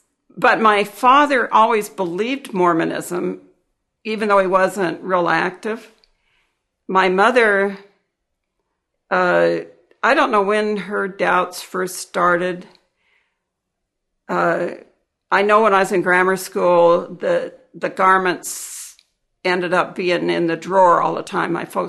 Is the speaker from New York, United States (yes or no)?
no; Salt Lake City, Utah, United States; born there; so my folks were married in the Salt Lake Temple, and I was born here in Salt Lake.